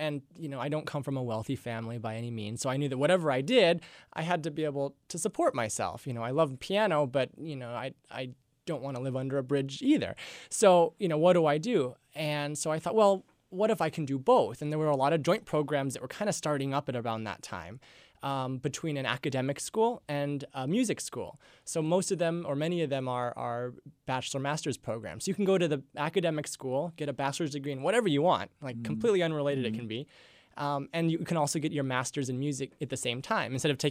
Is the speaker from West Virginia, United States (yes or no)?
no; Centralia, Washington, United States; I grew up in Centralia, Washington.